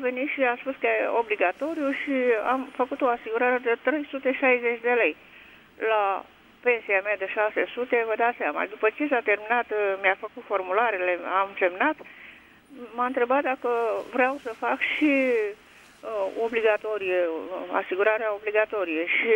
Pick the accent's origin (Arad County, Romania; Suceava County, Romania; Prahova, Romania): Prahova, Romania; Eu sunt din Prahova